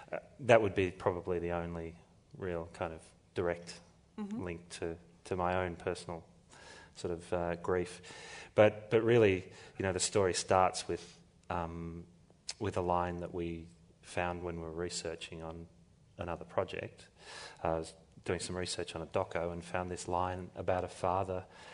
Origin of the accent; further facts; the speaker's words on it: Australia; as an Australian public, we're very aware of the more traditional telling of the story.